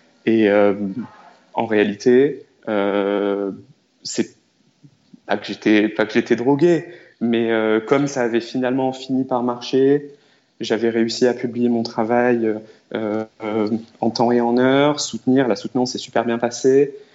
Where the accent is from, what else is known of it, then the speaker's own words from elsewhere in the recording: Corsica, France; also born or lived in Marseille, France / Paris, France; now in New York, United States; moi, je suis originaire de Corse, du sud de la France, vraiment très au sud. Et puis après Marseille, et puis après Paris, et puis maintenant New York.